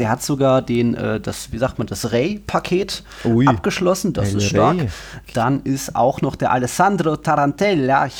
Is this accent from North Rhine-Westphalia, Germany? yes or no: no; Hesse, Germany; aus meiner Heimat, dem Werra-Meißner-Kreis